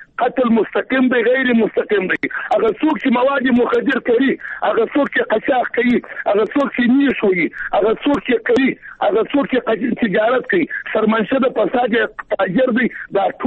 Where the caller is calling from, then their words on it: Jowzjan, Afghanistan; زه د هلمند نه یم زه د جوزجان څخه زنګ ته وایم چې پښتون یم